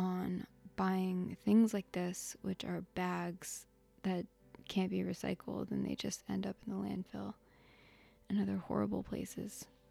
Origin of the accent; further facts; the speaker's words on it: Florida, United States; I grew up in Florida, so I was fond of seafood and fish and shrimp and all that stuff.